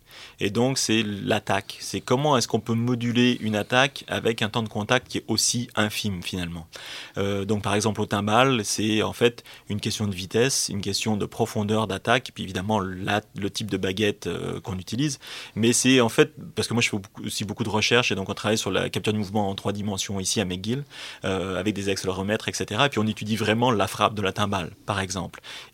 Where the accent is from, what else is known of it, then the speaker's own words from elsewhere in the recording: Montluçon, Auvergne-Rhône-Alpes, France; j'ai grandi à Montluçon, qui est une petite ville du centre de la France.